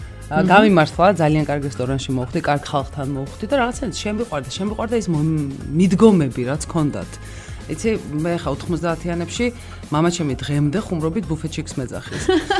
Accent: Kutaisi, Imereti, Georgia; მე ხო იმერელი ვარ, ქუთაისელი, აბა რა.

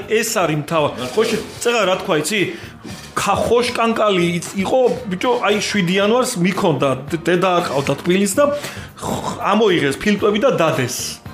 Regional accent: Rustavi, Kvemo Kartli, Georgia; ლაშა, შენ რუსთაველი ხარ, მეც რუსთაველი ვარ, იცი?

